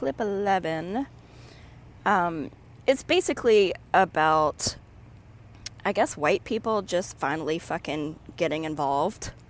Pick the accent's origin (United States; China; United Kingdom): United States; Deep South; I grew up in the Deep South where everybody was racist